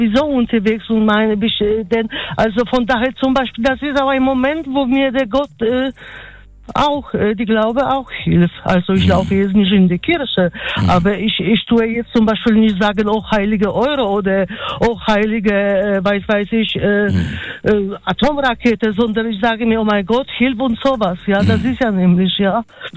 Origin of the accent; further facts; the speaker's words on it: Poland; German is a second language; now in Germany; Ja, ich gehe in die Kirche. Ich gehe manchmal, also wie man vielleicht von der Sprache hört, ich komme aus Polen, ja, ich gehe, ich suche mir sogar Kirche, wo man in polnischer Sprache Gottesdienst, feiert